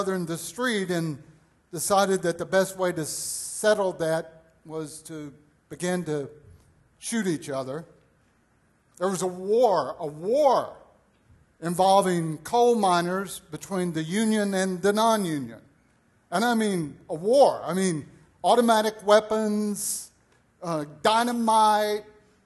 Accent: Louisiana, United States; no one in here should ever make fun of me growing up in Louisiana again.

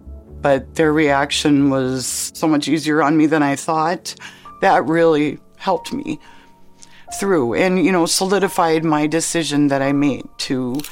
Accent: Fergus Falls, Minnesota, United States; I am from Fergus Falls, Minnesota.

